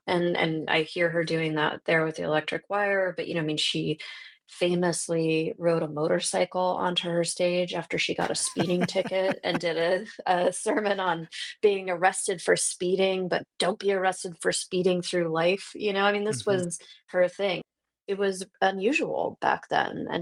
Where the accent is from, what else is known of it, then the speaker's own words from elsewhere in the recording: Iowa, United States; I grew up in the Transcendental Meditation movement, and it was at the time in the 1980s in rural Iowa, kind of an isolated community with a really strong belief system